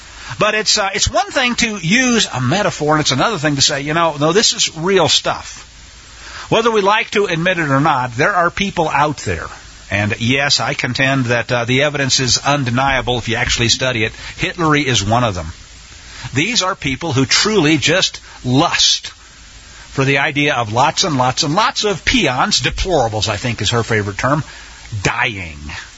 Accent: Missouri, United States; I grew up in Missouri. There was a law on the books.

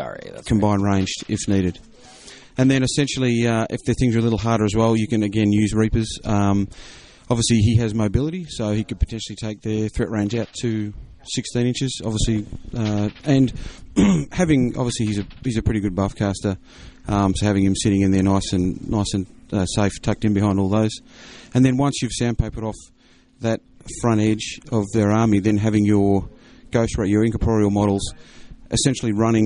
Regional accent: Tasmania, Australia; I'm from Australia. So, how about Tasmania? Little island down the bottom.

